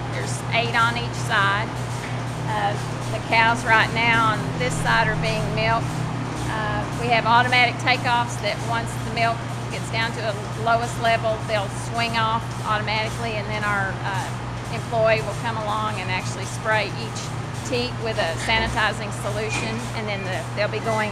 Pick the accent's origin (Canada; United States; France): United States; Bentonville, Arkansas; Well, I was born and raised in Bentonville, and I was basically a city girl till I married the farmer.